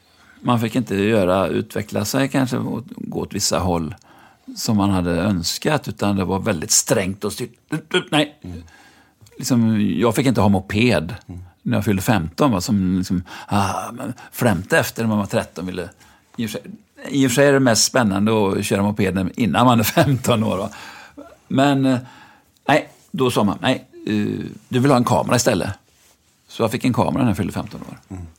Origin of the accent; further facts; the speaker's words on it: Lyrestad, Västra Götaland County, Sweden; När jag föddes i Lyrestad, utanför Mariestad, där min pappa var rektor